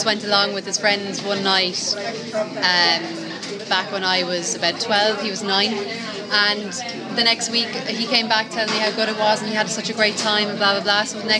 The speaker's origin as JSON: {"language": "English", "town": "Waterford", "region": "Munster", "country": "Ireland", "also_born_or_lived": "Limerick", "said": "I'm 24. I'm from Waterford."}